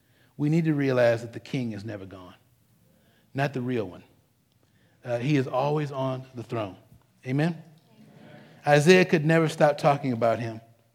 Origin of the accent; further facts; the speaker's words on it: Detroit, Michigan, United States; I'm from Detroit. I'm toe up from the flow up.